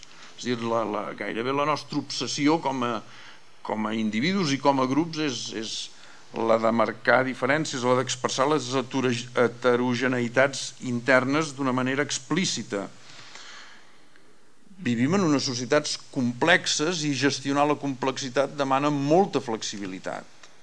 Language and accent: Catalan; Terrassa, Catalonia, Spain; els que som de Terrassa